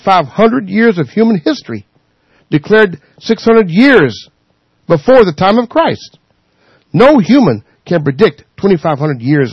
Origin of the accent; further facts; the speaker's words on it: the South, United States; I'm American, too. I'm a Southern boy.